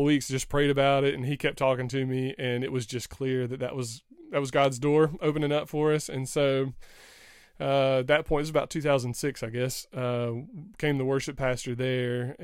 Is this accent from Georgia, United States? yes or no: yes; Georgia, United States; we had a small college in my hometown, a little JUCO, a little junior college. My alma mater, shout out to Middle Georgia, what is now Middle Georgia State, Middle Georgia College back in the day.